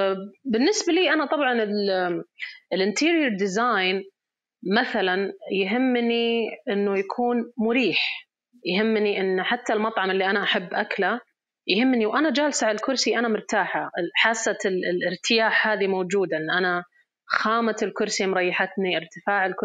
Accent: Riyadh, Riyadh Province, Saudi Arabia; يعني من جد صعب تلاقي أكل مرة لذيذ على كثرة المطاعم عندنا في الرياض

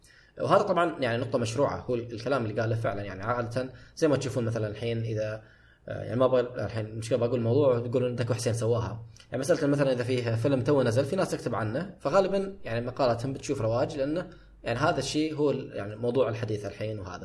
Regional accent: Qatif, Eastern Province, Saudi Arabia; انا ما اقولها مع انه المفروض نحن اثنين من القطيف

